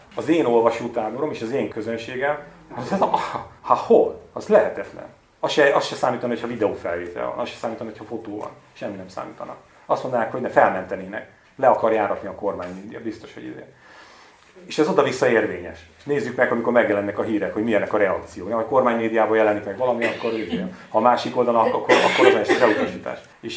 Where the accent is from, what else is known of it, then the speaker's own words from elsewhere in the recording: Sátoraljaújhely, Borsod-Abaúj-Zemplén, Hungary; hazamentem Sátorajóújhelyre, és rettegnek. Ez olyan, én imádom, mert tényleg én szerelmes vagyok a szülőföldembe, Zemplén, meg Sátorajóújhelyt kifejezetten szeretem.